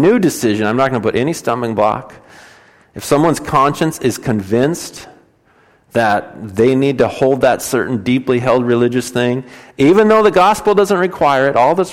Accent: United States; I'm an American. I do what I want because I feel like it, because I'm American, right?

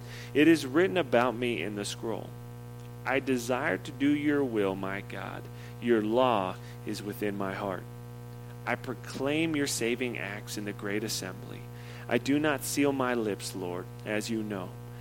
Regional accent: Phoenix, Arizona, United States; from North Phoenix.

